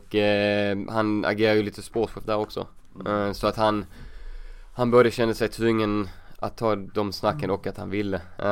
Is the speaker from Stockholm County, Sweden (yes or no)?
no; Helsingborg, Skåne, Sweden; Sen jag växte upp med ute i Helsingborg, jag gick ju på matcherna